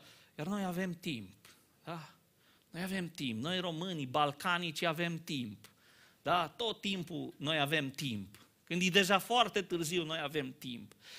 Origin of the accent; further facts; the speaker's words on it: Romania; Eu sunt român, nu pot să spun neapărat, dar avem în noi așa amânarea asta.